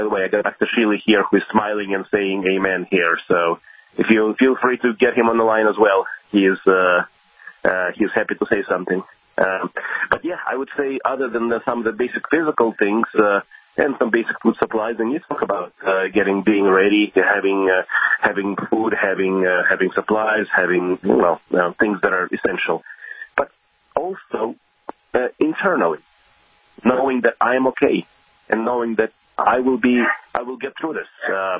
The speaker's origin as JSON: {"language": "English", "country": "Belarus", "tie": "born or raised there", "moved": "yes", "said": "I just want to relay a little something from former Soviet where I grew up. I grew up in Belarus, speaking of that, when I was younger."}